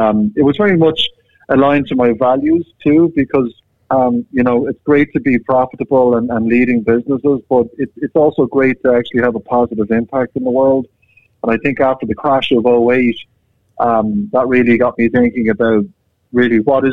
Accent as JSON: {"language": "English", "country": "Ireland", "accent": "Irish", "lives_now": "San Francisco, United States", "said": "I'm calling in from San Francisco, or actually the Bay Area of San Francisco, but don't be distracted by the Irish accent. I'm not in Dublin, Ireland. It's California."}